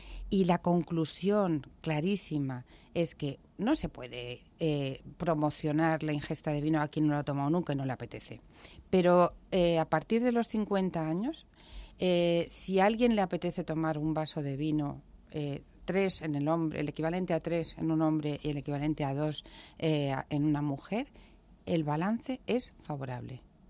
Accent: Alicante, Valencian Community, Spain; Cuando llegó la bonanza económica, entonces, en mi tierra, yo era alicantina, y ahí se comía plato único.

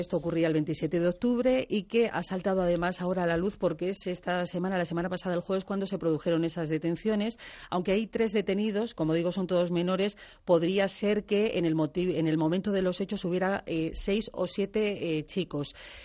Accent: San Fernando de Henares, Community of Madrid, Spain; yo soy de San Fernando de Henares

